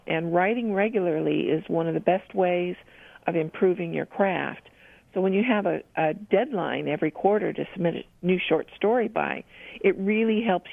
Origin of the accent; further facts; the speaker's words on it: Oregon, United States; born there; also born or lived in Rochester, United States; I was born in Oregon, uh-huh. And I loved upstate New York. I moved there with my company, uh-huh.